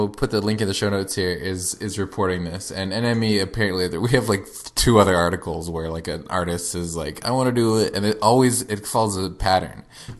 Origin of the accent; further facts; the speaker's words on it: Florida, United States; Doug, we grew up in Florida, home of Cape Canaveral, home mm-hmm. of NASA.